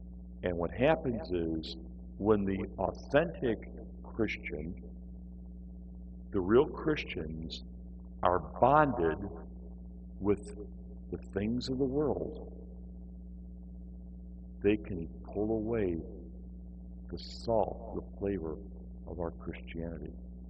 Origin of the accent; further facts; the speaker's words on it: Michigan, United States; I'm from Michigan, and we have mines that are salt mines.